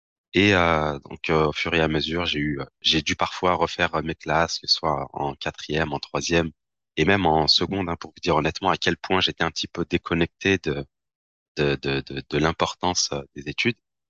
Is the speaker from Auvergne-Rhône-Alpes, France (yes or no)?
yes; Lyon, Auvergne-Rhône-Alpes, France; je suis de Lyon, j'ai grandi à Lyon, hein. J'ai grandi dans le quartier Mermoz